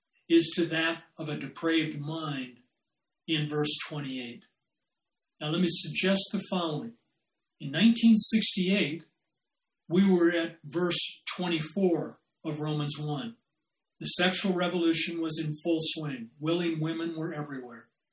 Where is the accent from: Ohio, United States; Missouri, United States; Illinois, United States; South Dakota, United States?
South Dakota, United States; In the schools, at least the schools I went to, I was a hick from South Dakota, so we were probably behind the times